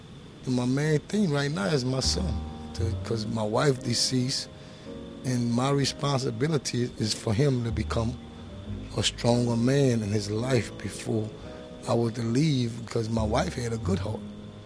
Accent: New Orleans, Louisiana, United States; Born and raised in New Orleans. Born of Catholic religion.

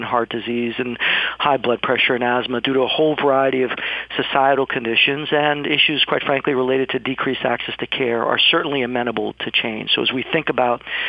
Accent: Puerto Rico; now in Boston, United States; I'm originally from Puerto Rico

